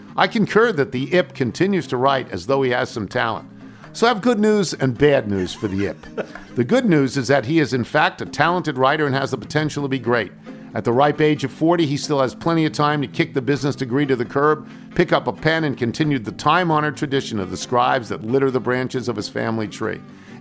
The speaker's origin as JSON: {"language": "English", "town": "Baltimore", "region": "Maryland", "country": "United States", "tie": "born or raised there", "lives_now": "Dana Point, United States", "said": "retired in beautiful Dana Point, California, a beach town halfway between L.A. and San Diego, but I grew up in Baltimore."}